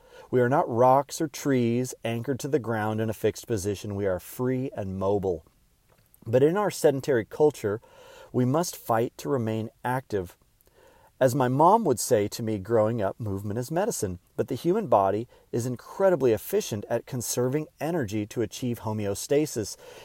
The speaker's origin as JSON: {"language": "English", "country": "United States", "tie": "born or raised there", "said": "Because I grew up in America."}